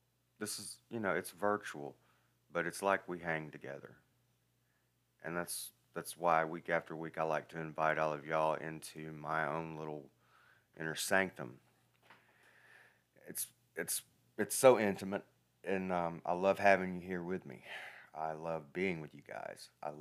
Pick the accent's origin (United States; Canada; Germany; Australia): United States; Alabama; accent: Southern drawl; Evidently, I've got a Southern draw, an Alabama draw that I can't shake.